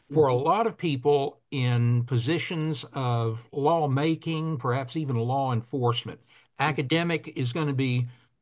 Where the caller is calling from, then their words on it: Arkansas, United States